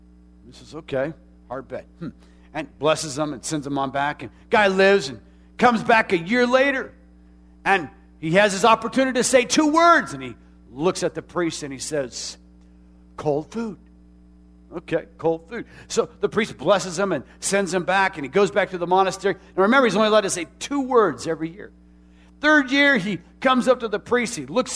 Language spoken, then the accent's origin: English; Arizona, United States; And no matter where you are, I grew up in Arizona. It's okay. It's hot in the summertime in Arizona, 110 degrees.